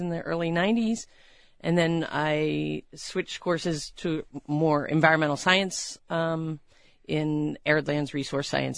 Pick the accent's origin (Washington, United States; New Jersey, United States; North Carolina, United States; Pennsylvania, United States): Pennsylvania, United States; Bradford Woods; now in Tucson, United States; I'm originally from Pennsylvania. Been here for 20 years. Love Tucson.